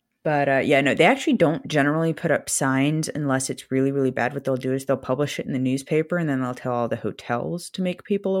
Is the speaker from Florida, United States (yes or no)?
yes; Key West, Florida, United States; I grew up in Key West, Florida, which is beach town central, though insider secret, the sand is imported because we have no real sand because we live on a reef.